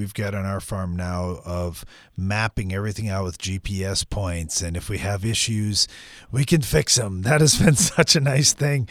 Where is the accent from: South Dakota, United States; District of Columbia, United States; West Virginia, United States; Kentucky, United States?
South Dakota, United States; All right, so I think about Iowa and growing up in South Dakota, I think, man, Iowa's way ahead of us.